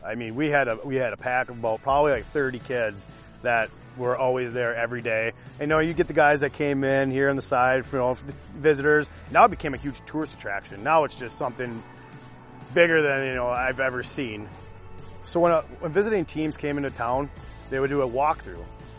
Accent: Green Bay, Wisconsin, United States; Lambeau Field is the heart of Green Bay. I grew up on Shadow Lane, which was happened to be, my backyard was Lambeau Field up until about my sophomore year of high school.

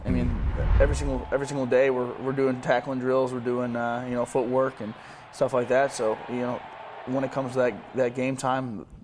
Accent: Cleveland, Ohio, United States; And you know, I grew up in Cleveland, so it's kind of the same thing. It's Midwest, so I like it up here.

